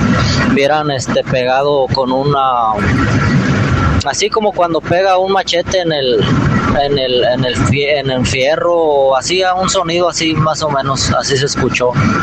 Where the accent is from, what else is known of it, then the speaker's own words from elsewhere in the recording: Acámbaro, Guanajuato, Mexico; Yo soy de Acámbaro, Guanajuato.